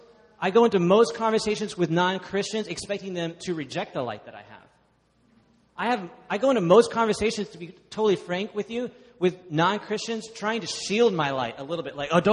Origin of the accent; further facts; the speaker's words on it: Dallas, Texas, United States; I grew up in a place, Dallas has, I think, per capita more churches than any other city in the country